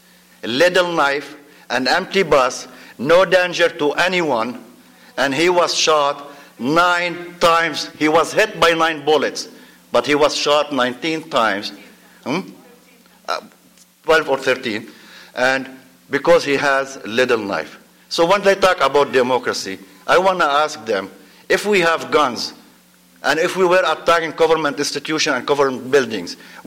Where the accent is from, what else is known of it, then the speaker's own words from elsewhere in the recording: Canada; Also keep in mind, many of us as a Canadian were in the streets in that famous June 2010 protesting the G20 with peaceful means.